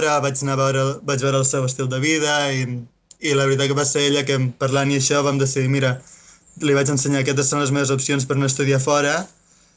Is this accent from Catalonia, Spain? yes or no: yes; La Vilella, Catalonia, Spain; now in United States; Però sí, tots els meus anys de quan era petit, a la Vilella.